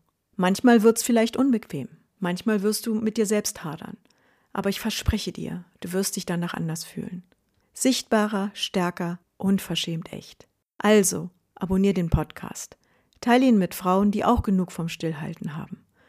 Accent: Berlin, Germany; now in Switzerland; Ich bin Berlinerin.

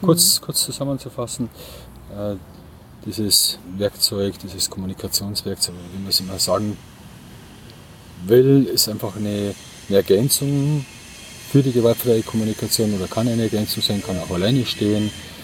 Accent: Bavaria, Germany; ich komme aus Bayern. … Schmidt heißen viele.

